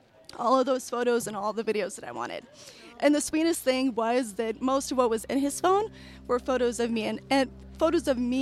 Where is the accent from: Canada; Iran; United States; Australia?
United States; Phoenix, Arizona; I'm from Phoenix, Arizona.